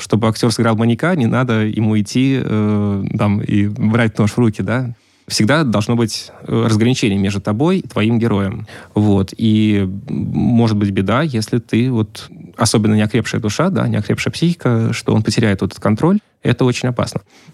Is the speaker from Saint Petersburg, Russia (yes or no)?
no; Moscow, Russia; Я москвич, да, и переживал, что должен возвращаться домой.